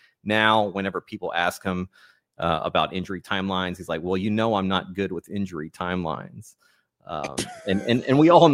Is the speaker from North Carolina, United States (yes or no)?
yes; North Carolina, United States; also born or lived in France; Well, I was born in France. I was raised in North Carolina. We moved to North Carolina when I was like 5 years old.